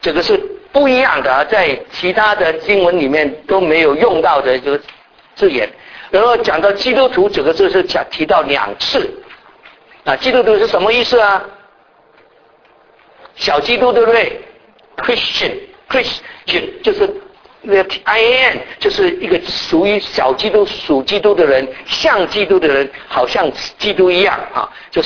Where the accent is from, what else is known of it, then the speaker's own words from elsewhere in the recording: China; 希腊人对神的观念跟我们中国人的神的观念是很像的